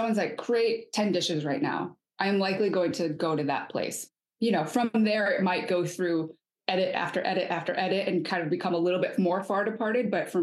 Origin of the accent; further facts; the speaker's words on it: Michigan, United States; It is a combination of a lot of different things in my life, from childhood to adulthood, travels or growing up in Michigan.